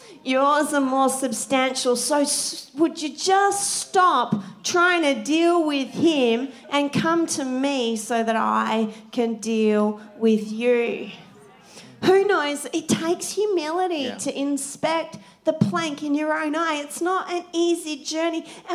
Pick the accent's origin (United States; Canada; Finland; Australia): Australia; I'm Australian